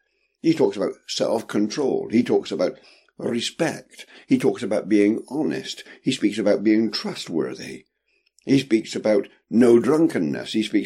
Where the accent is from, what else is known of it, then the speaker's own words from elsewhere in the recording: England, United Kingdom; I'm an Englishman